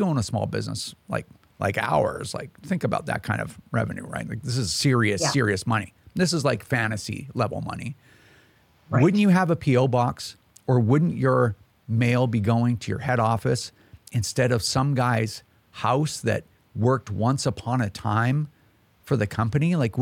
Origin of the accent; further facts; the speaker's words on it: Chilliwack, British Columbia, Canada; I'm from Chilliwack, and that's in British Columbia. I know it's a weird name.